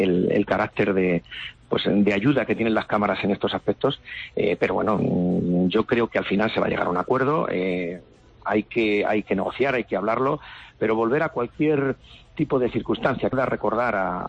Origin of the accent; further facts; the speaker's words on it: Santa Cruz de Mudela, Castilla-La Mancha, Spain; Yo soy de Santa Cruz de Mudela.